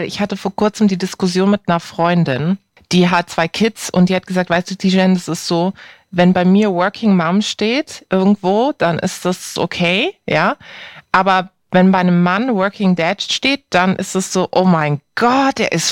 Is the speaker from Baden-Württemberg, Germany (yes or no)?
yes; Karlsruhe, Baden-Württemberg, Germany; ich habe ja in Heidelberg studiert. Ich komme aus Karlsruhe